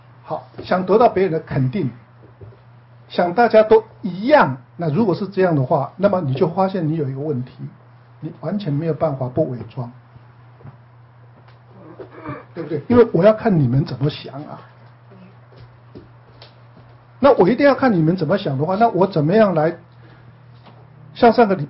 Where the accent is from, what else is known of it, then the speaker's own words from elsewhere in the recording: China; 我们中国人更会省钱。